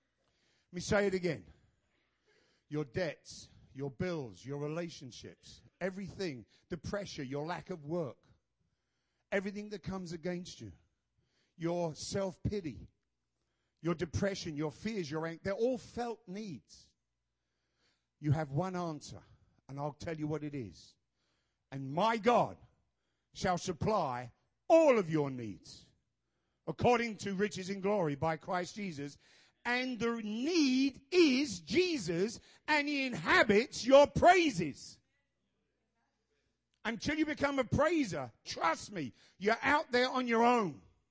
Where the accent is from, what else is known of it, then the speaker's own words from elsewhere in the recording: England, United Kingdom; born there; I was born in England. I'm reticent.